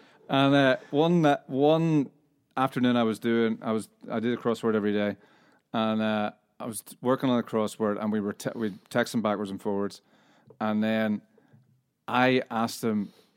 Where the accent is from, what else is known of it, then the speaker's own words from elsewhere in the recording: Northern Ireland, United Kingdom; But you know, we're a Northern Irish band for sure.